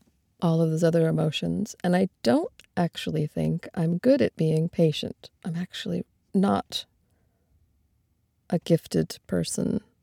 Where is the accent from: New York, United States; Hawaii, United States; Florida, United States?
Hawaii, United States; also born or lived in Alaska / Oregon / California / Nevada; Well, I grew up in Hawaii, and I've lived many places. I've lived in Alaska and Oregon, California, Nevada, Colorado, Virginia, Michigan, South Carolina. So I'm kind of just, I've moved a lot. I'm from kind of all over.